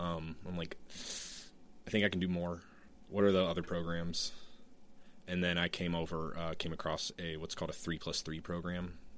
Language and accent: English; Maryland, United States; now in Baltimore, United States; I had to practice saying Baltimore. yeah, because, again, I'm from Montgomery County, so, you know. It was far enough away.